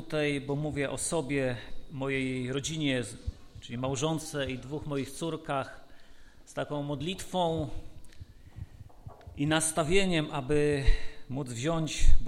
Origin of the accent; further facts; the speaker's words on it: Tarnobrzeg, Subcarpathian Voivodeship, Poland; mimo że ja jestem z Tarnobrzegu, łączy mnie historia 21 lat już